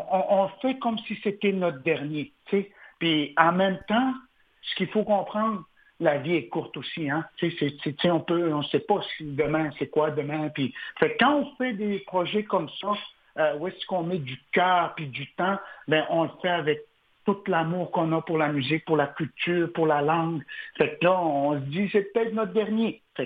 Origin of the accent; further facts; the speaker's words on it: Uashat-Mani-utenam, Quebec, Canada; on vient de la communauté de Ouachat-Macmahiutenam.